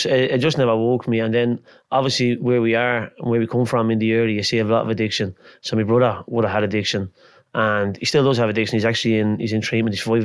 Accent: Dublin, Leinster, Ireland; from Northern City. I grew up in Henrietta Street, born around Henrietta Street, till I was about 8 or 9. Then my dad bought a house in Mount Joy Street, which he moved up there then.

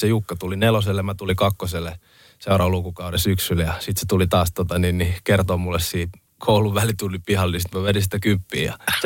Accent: Helsinki, Uusimaa, Finland; Kyllä mä ajattelen suomen kielellä ja mun ystävät on kuitenkin täällä ja äiti ja sisko asuu Suomessa. Niin kyllä tää Suomi on mun kotimaa ja Helsinki on mun kotikaupunki. Mutta kyllä niin kuin Viro ja Esti on niin kuin mun sydämessä semmoinen niin kuin kuitenkin koti myös.

